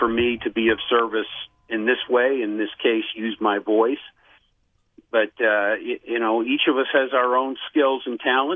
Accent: Erie, Pennsylvania, United States; And he is from my hometown, Erie, Pennsylvania.

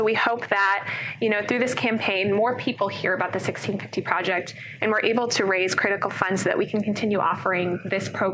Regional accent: Michigan, United States; And I was hearing about it from people who didn't know I was from Michigan all throughout the conference, which is amazing.

